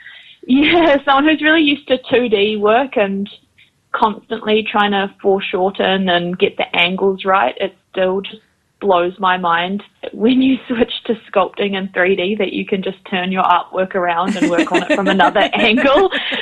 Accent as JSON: {"language": "English", "town": "Tauranga", "region": "Bay of Plenty", "country": "New Zealand", "lives_now": "Wellington, New Zealand", "said": "ko Māo te Maunga, ko Tauranga Moana te Moana. So I'm originally from Tauranga, but have recently moved to the beautiful capital of our country"}